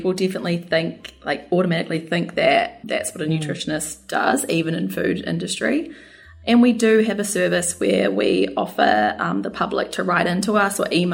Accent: South Island, New Zealand; now in Australia; So like you say, I'm a New Zealander, so I'm a Kiwi, currently living in Australia. Mm-hmm. So I grew up in New Zealand on a farm, actually, in the South Island.

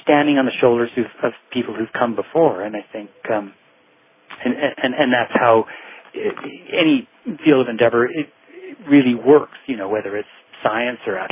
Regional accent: Canada; When I was a kid, I grew up in Canada

